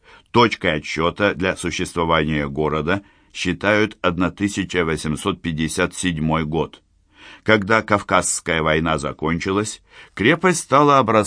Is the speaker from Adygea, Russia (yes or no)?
yes; Maykop, Adygea, Russia; moved away; Уехала я из Майкопа 20 лет назад и никаких чувств по этому поводу не испытывала, но в определенный момент мои внутренние шлюзы как будто открылись, и я поняла, что все помню и хочу туда. К тем улицам, по которым бегала в детстве